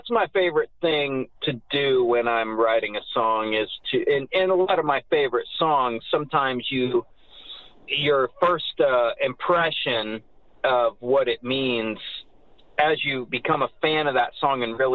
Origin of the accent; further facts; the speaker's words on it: Ohio, United States; Okay, well, I was born just outside of Columbus, Ohio, in a place called Circleville, Ohio. You know, I lived there until I was about five, and then we moved out to the country in rural Ohio, and then back in to the suburbs in high school age.